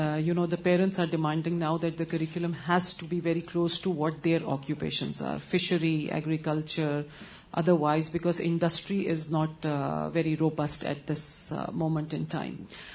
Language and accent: English; Pakistan; from Pakistan.